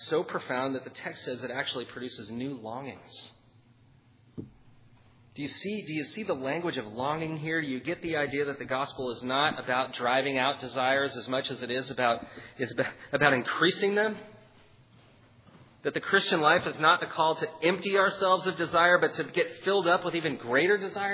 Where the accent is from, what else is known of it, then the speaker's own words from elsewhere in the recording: Texas, United States; I am actually originally from Texas, so I don't have as high a learning curve